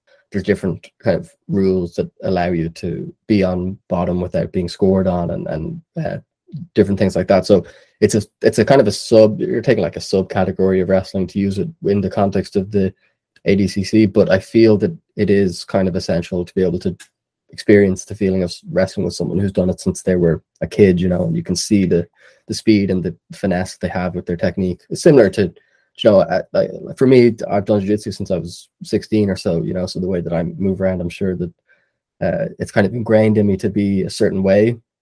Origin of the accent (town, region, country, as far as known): Ireland; born or raised there